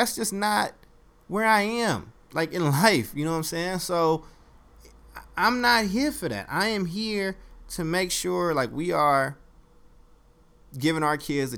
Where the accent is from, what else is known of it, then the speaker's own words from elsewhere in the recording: Chicago, Illinois, United States; I'm going to Chicago. I'm going to my hometown in a few days.